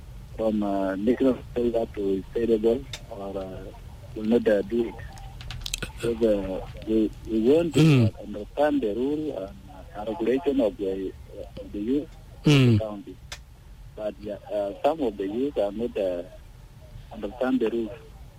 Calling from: Kwajok, Warrap, South Sudan; Yes. Yes, from Kwajok.

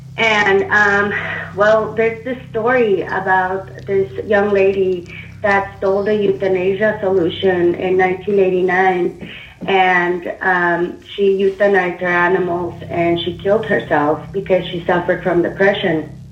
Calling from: California, United States; I'm calling from the San Francisco Bay Area.

